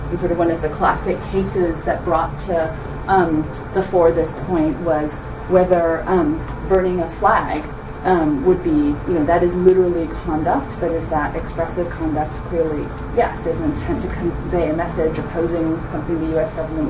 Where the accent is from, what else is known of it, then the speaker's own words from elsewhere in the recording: Singapore; I'm from Singapore, and in Asia, until relatively recently, there was this horrible toothpaste